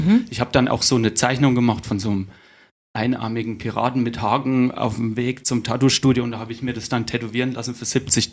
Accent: Sonneberg, Thuringia, Germany; In Sonneberg, da wo ich herkomme. In Südthüringen.

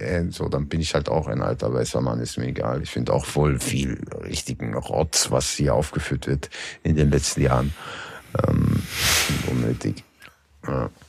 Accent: Austria; bei uns in Österreich

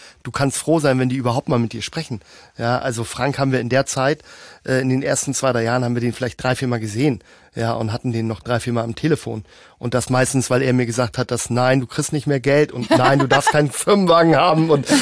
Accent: Hamburg, Germany; Wir kommen noch beide hier aus Hamburg

